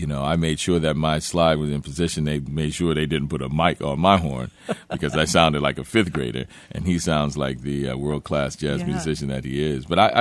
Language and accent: English; New Orleans, Louisiana, United States; And that was always a part of the culture that I grew up with in New Orleans, the social aid and pleasure clubs.